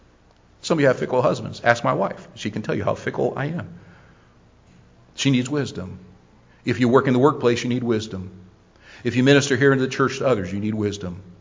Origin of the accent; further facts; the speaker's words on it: Canton, Ohio, United States; I grew up near Cleveland, Ohio, there in Canton